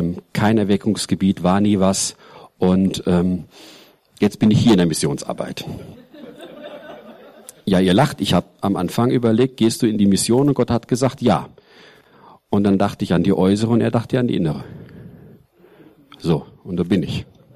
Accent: Weidenhausen, Hesse, Germany; Ich komme ursprünglich aus dem Mittelhessischen, Nähe von Marburg, Ladenbach, Weidenhausen bin ich groß geworden

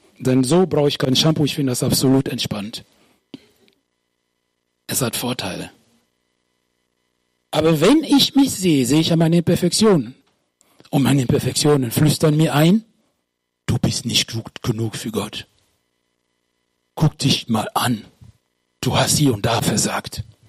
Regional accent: Münster, North Rhine-Westphalia, Germany; Ich komme aus Münster, das ist auch Deutschland.

